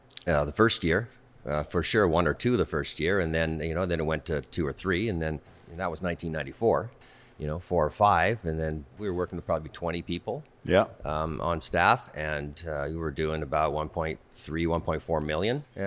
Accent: Kelowna, British Columbia, Canada; also born or lived in Vancouver; So I, after high school, I moved down to Vancouver for a few years and decided to move back to my hometown, Kelowna, and just needed work, honestly.

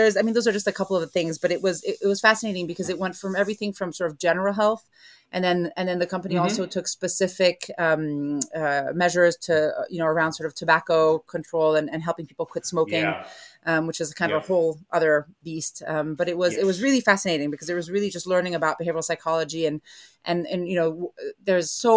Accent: Geneva, Switzerland; growing up in Geneva in Switzerland, was a good starting point in the sense that there, you know, the UN headquarters are there.

